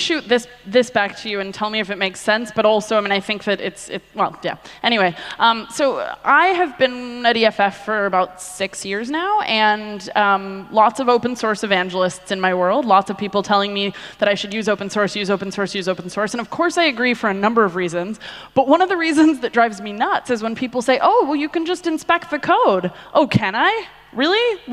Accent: United States; now in Germany; So I'm American, obviously. I've been living in Germany for 3 years

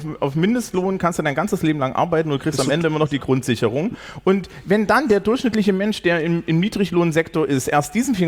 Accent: Bavaria, Germany; Ich bin Franke in dem Fall.

